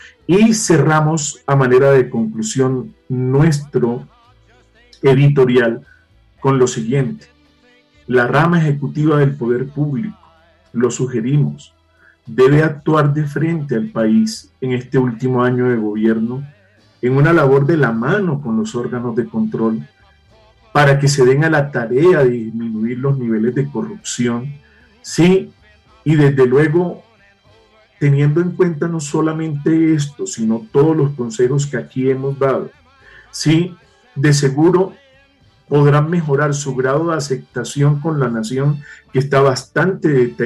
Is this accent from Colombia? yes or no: yes; Colombia; que los titulares del patrimonio público son la nación y somos todos los colombianos.